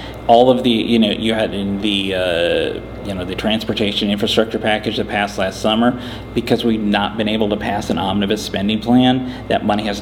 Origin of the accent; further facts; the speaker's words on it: United States; But we live in different communities. I come from North and South Dakota.